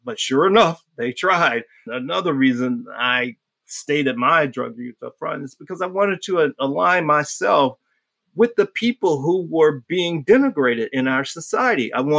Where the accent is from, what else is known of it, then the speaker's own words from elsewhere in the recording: Miami, Florida, United States; I grew up in Miami, and so and my grandmother is from the Caribbean.